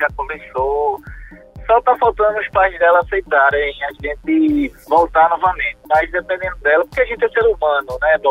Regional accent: Recife, Pernambuco, Brazil; É, sou de Recife.

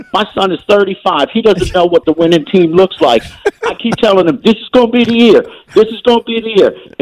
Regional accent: Hyattsville, Maryland, United States; I grew up in Hydesville. Mm-hmm. That's where PG County's

